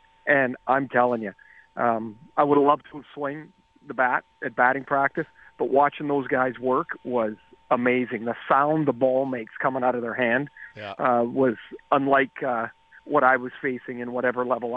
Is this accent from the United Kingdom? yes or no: no; Trail, British Columbia, Canada; and I was from Trail, BC, which has a long history of pretty successful baseball teams at the Little League level.